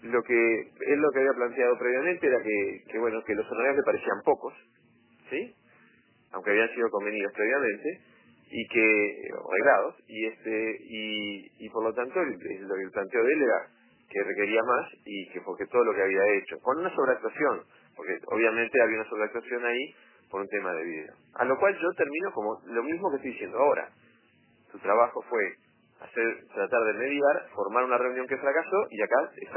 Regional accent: Uruguay; yo como uruguayo

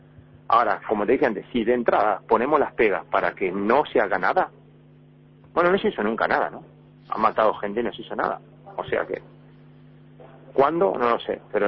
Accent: Uruguay; somos todos iguales en Uruguay, somos todos uruguayos de corazón

